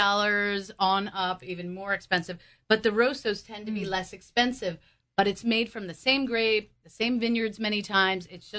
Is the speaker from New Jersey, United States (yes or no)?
yes; New Jersey, United States; I didn't grow up with a silver corkscrew in my mouth. I'm from Jersey, too.